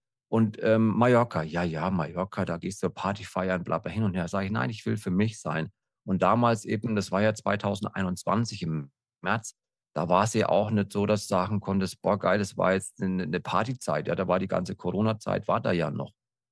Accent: Coburg, Bavaria, Germany; Ich kann mich noch erinnern, ich stand bei uns in Coburg, wo ich herkomme

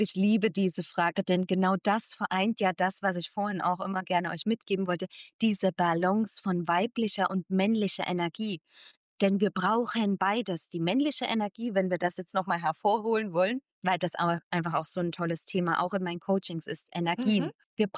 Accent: Germany; mein Partner ist Argentinierin, ich bin Deutsche

